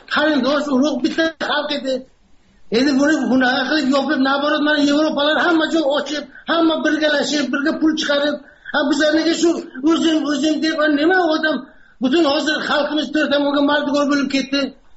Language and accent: Uzbek; Samarkand, Samarqand Region, Uzbekistan; now in United States; Men Samarqanddan.